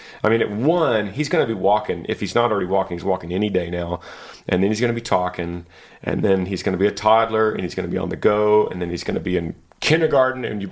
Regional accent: Laramie, Wyoming, United States; I'm from Laramie, Wyoming. I'm 21 years old, a junior at the University of Wyoming, studying wildlife biology and management.

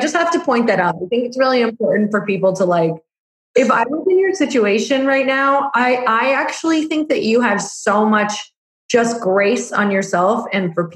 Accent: Midwest, United States; I'm from the Midwest, so I can say all these things that are not actually totally.

